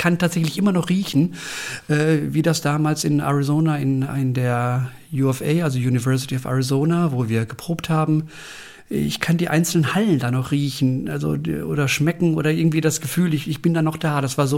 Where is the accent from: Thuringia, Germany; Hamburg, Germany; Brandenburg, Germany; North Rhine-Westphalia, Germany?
North Rhine-Westphalia, Germany; Klosterbauerschaft; da bin ich im Ostwestfälischen in Klosterbauerschaft aufgewachsen, genau. Bin doch zur Schule gegangen, zur Grundschule, dann etwas später zum Gymnasium nach Bünde, das ist die nächstgrößere Stadt, so 6-7 Kilometer entfernt.